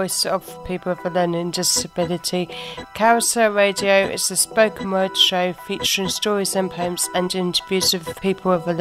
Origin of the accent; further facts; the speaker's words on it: Brighton and Hove, South East England, United Kingdom; I'm from Brighton and Hove. I use the number 7 bus route from Hove station to Marina and to Brighton Town Centre.